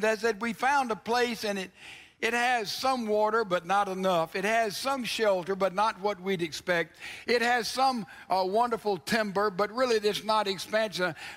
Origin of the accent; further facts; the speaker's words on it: Mississippi, United States; I'm from Mississippi, and I love the name of a little town there called So-So.